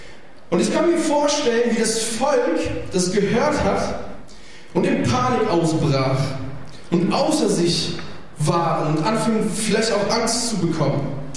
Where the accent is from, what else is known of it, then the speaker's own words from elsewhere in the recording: Italy; Ich bin auch Italiener